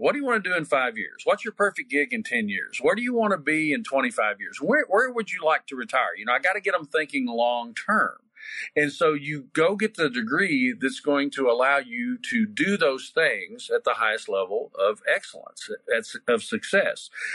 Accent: Kentucky, United States; I taught 6 years of public school in the state of Kentucky, which is my home state.

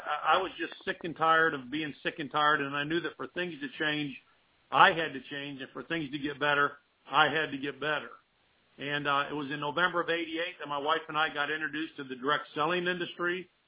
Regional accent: Grand Rapids, Michigan, United States; also born or lived in Austin, Texas; I moved from Austin, Texas, back to Grand Rapids, Michigan, where I was from, and I started an environmental company.

